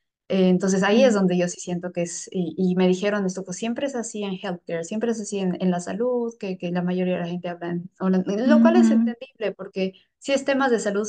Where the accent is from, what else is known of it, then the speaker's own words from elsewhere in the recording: Bolivia; moved away as an adult; now in Netherlands; Yo vengo de Bolivia. Me vine aquí a Países Bajos hace más o menos 2 años, 1 año y medio, y principalmente para hacer mi maestría.